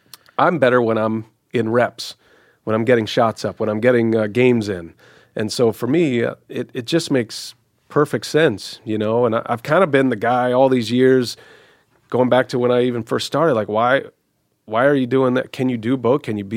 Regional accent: Texas, United States; now in Milwaukee, United States; He's from Milwaukee, so that's different than me. I'm from Texas, but Milwaukee's my home now.

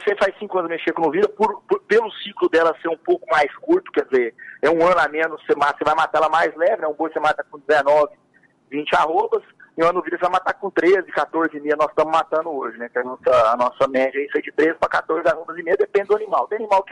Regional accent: Minas Gerais, Brazil; quando nós entramos na novilha, é como nós começamos aqui no Mato Grosso, quer dizer, somos originários de Minas Gerais, de Utaba.

